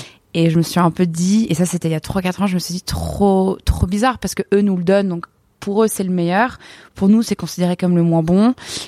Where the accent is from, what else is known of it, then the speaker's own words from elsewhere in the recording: Arcachon, Nouvelle-Aquitaine, France; j'ai grandi à Arcachon, donc j'étais dans des parcs à huîtres, etc., quand j'étais jeune